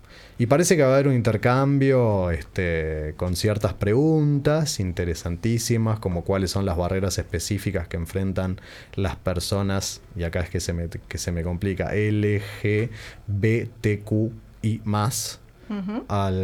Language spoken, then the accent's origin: Spanish; Uruguay; Pero, soy uruguayo y me quejo.